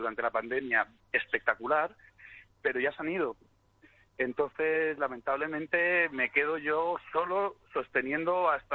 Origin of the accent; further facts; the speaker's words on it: Madrid, Community of Madrid, Spain; yo como madrileño, imagínate